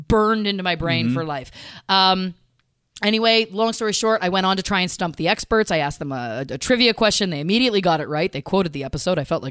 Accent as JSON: {"language": "English", "country": "Canada", "said": "Because I am too Canadian, Jimmy."}